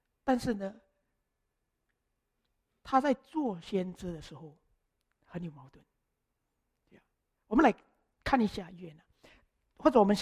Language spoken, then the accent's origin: Chinese; China; 我相信我们中国人也是非常重视这个名字